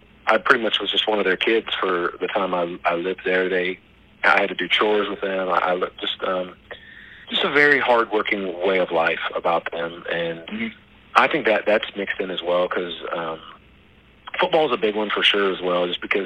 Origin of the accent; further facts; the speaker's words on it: Parkersburg, West Virginia, United States; also born or lived in Fairmont; I was born in Fairmont, West Virginia, and my mom and dad were together at that point. But then, I don't know what the time frame is. My dad moved to Florida pretty soon after I was born, and then my mom moved to Parkersburg, which I moved in with my grandma.